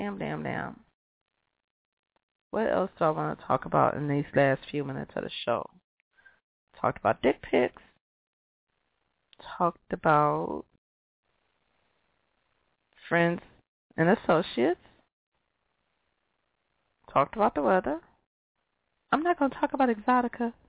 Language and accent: English; Midwest, United States; I'm not from Alaska. I'm from the damn Midwest, where we got four seasons that come like they're supposed to.